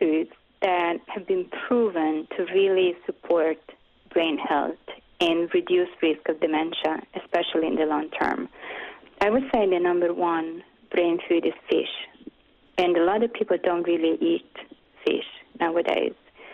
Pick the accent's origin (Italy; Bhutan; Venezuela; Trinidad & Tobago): Italy; now in New York, United States; I'm sure as everybody can tell from my accent, I'm Italian. And when I moved to New York 15 years ago, the first thing I noticed is that nobody drinks water.